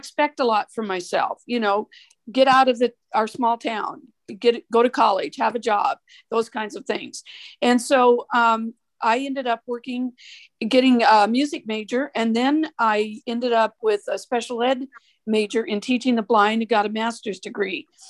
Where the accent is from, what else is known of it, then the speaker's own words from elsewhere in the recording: Idaho, United States; now in West Columbia, United States; I'm from West Columbia, South Carolina, and I've lived in several places. I'm from the state of Idaho originally, and have moved in different places in the country for work mostly.